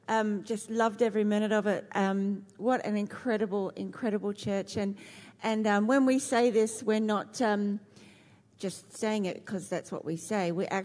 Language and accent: English; Australia; now in United Kingdom; Hello from Britain. And I'm Australian.